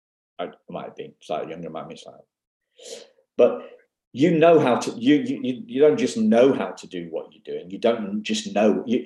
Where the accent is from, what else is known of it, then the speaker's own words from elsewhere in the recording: United Kingdom; We're not good. We're British, okay? We're not very good at modesty.